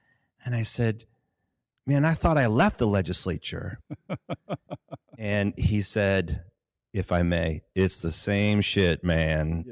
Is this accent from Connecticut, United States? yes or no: yes; Hartford, Connecticut, United States; I grew up in the Hartford area and was born in Hartford Hospital, and grew up in Glastonbury and West Hartford, and then went away for school and came back here.